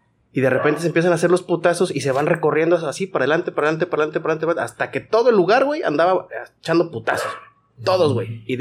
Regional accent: Santa Rosa Jáuregui, Querétaro, Mexico; Ahí en el barrio de donde yo soy, en Santa Rosa, Javi, Querétaro

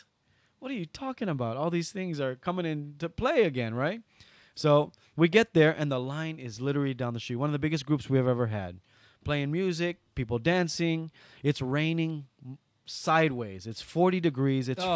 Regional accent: Lanai, Hawaii, United States; Growing up on Lanai, we hunted. We knew how to carve buffalo meat.

